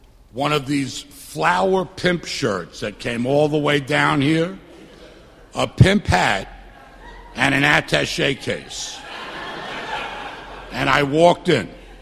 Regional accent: Queens, New York, United States; I'm from Bayside, Queens.

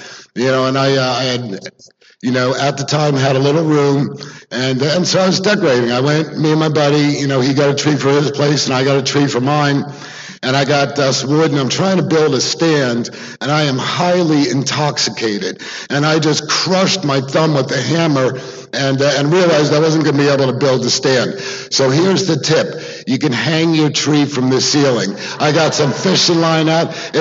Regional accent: New Jersey, United States; also born or lived in New York; I was born in New York, I grew up in Jersey, I was a short, fat kid

